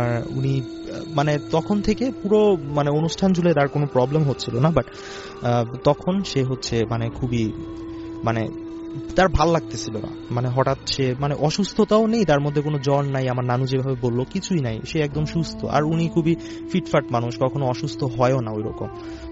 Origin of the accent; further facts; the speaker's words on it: Monohardi, Dhaka Division, Bangladesh; তো আমাদের গ্রাম হচ্ছে আপনার চুলাবাজার আর কি, নরসিংদী জেলার মনোহরদী থানার হচ্ছে এটা চুলাবাজার একটা গ্রাম।